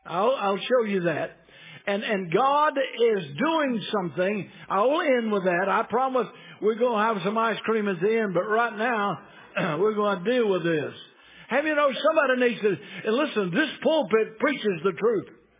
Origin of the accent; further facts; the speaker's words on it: United States; I love my country. I am an American, and I'm glad to be an American.